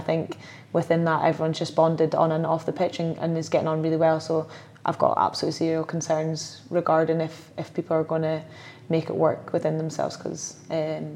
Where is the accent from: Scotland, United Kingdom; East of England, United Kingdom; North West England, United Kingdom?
Scotland, United Kingdom; yeah, obviously being Scottish, I was well aware of it being here